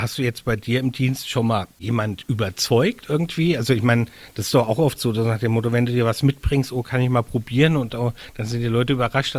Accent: Mainz, Rhineland-Palatinate, Germany; wir sind beide aus Mainz

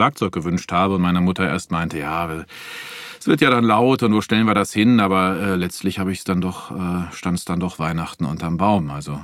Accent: North Rhine-Westphalia, Germany; ich komme aus Mahlenberg, ist ein ganz kleiner Ort.

